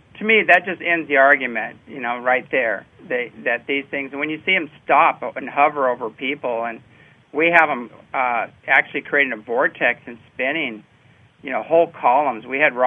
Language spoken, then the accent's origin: English; Apple Valley, California, United States; Well, you know, I was raised in Apple Valley, California, and Hesperia is basically where his main lab was